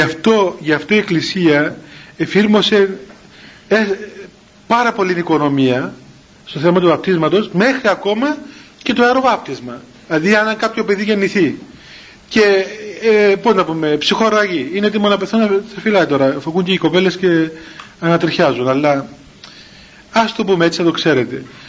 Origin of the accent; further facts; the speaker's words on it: Cyprus; Του είπα και εγώ ότι είμαι από την Κύπρο.